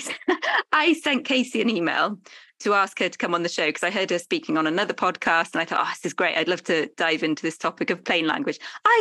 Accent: United Kingdom; and I'm British, obviously, so we do a lot of hedging.

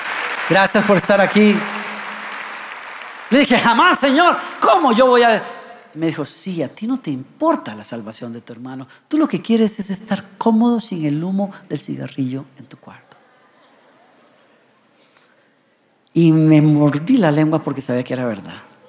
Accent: Costa Rica; Esos hoyos que hay en Costa Rica, por ejemplo, en mi país. Aquí no, pero en Costa Rica muchos hoyos.

